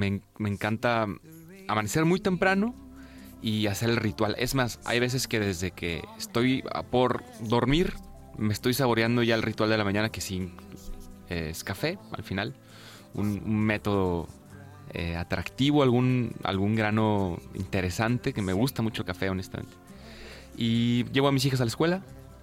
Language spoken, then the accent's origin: Spanish; Sonora, Mexico; Yo soy del norte de México, de Sonora.